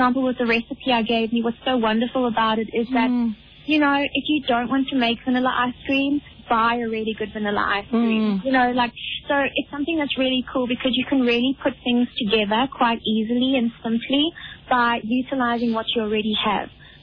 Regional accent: Botswana; I'm from Botswana

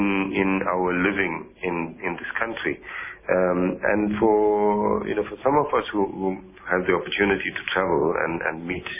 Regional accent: South Africa; we are very South African. We don't have connections to any other place, really.

